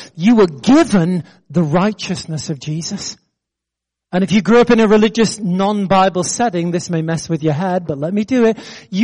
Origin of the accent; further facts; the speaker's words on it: United States; I'm still American. What I do doesn't change who I am.